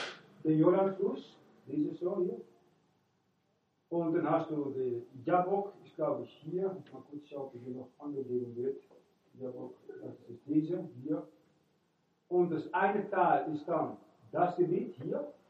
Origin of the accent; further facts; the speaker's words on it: Netherlands; ich bin ein Holländer und bin beide gewesen